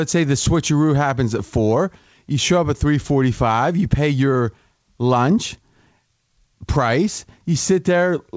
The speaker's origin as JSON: {"language": "English", "region": "Ohio", "country": "United States", "tie": "born or raised there", "said": "when I was growing up in Ohio"}